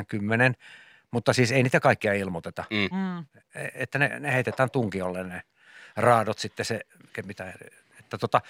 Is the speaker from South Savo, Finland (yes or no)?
yes; Savonlinna, South Savo, Finland; mä oon Savonlinnasta, mä oon kalastanut ikäni siellä niin kuin pienestä asti.